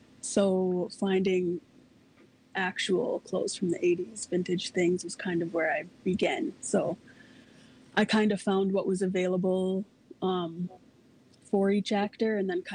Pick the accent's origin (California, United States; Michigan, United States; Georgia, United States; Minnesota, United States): Minnesota, United States; I've been rolled at Leech Lake. I grew up on the Mille Lacs Band Reservation.